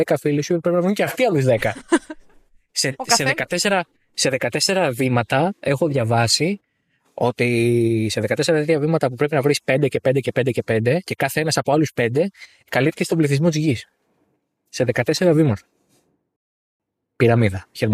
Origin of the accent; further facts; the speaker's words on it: Greece; accent: Greek; Λοιπόν, εδώ εγώ που μένω εγώ, κέντρο Αθήνας, που έχω ακούσει όλες τις φυλές του Ισραήλ να μιλάνε, δεν παίρνω προφορά. Κρατάω την ελληνική, ελληνικότατη προφορά.